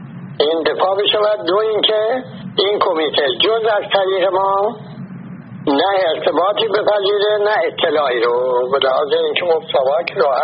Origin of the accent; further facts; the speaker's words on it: Iran; moved away as an adult; now in France; 22 نوامبر 1963 من از ایران آمدم به فرانسه.